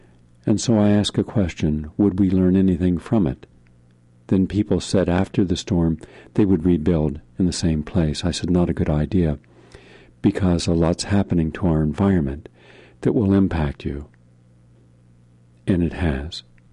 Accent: West Virginia, United States; everywhere I went in America, to my home state, West Virginia

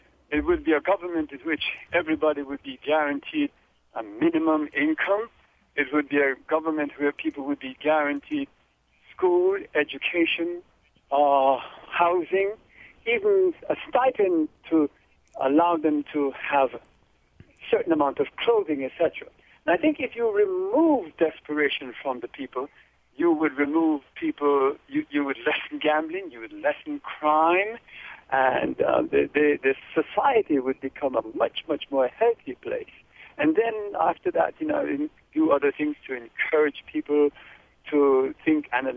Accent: Jamaica; born there; I was born in Jamaica.

